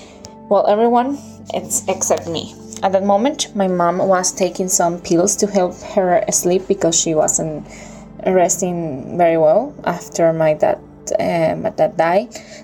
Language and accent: English; Venezuela; English is a second language; And sorry for my English, because I'm not, you know, it's not my native tongue, but I will try my best. Well, this happened, I think, 5 years ago, maybe. And it was in Venezuela, in my mom's house.